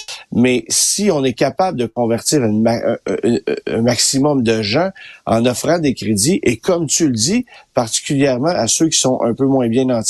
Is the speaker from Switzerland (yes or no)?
no; Quebec, Canada; chez nous, au Québec